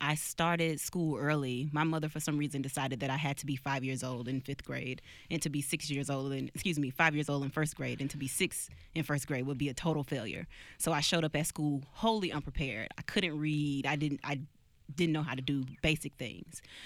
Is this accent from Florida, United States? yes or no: yes; Florida, United States; I am from South Florida. I grew up in a single-parent home, not in the good neighborhood, kind of in the rough area of town.